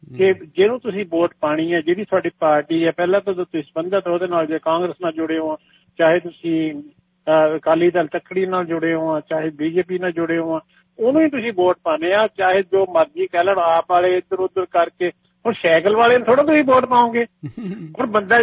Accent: Punjab, India; ਮੈਂ ਕੱਲ ਹੀ ਆਪਣੇ ਪਿੰਡ ਫੋਨ ਕੀਤਾ ਸੀ ਸਾਡੇ ਪਿੰਡ ਜਿਹੜਾ ਕੌਂਸਟੀਚੁਐਂਸੀ ਉਹ ਪੈਂਦੀ ਆ ਆਨੰਦਪੁਰ ਸਾਹਿਬ

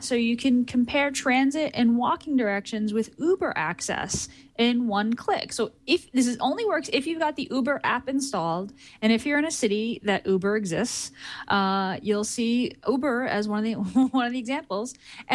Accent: Brooklyn, New York, United States; yeah, I mean, I grew up in Brooklyn. There's car service here.

